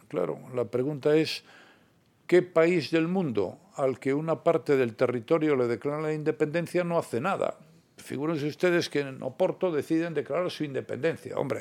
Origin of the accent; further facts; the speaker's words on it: Spain; porque yo soy español y en España somos 50 millones, ¿no?